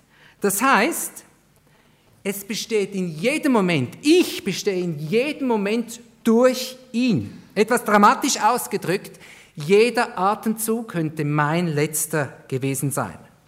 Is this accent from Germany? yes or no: no; Switzerland; Ich hoffe, dass ich als Schweizer nicht zu schnell spreche.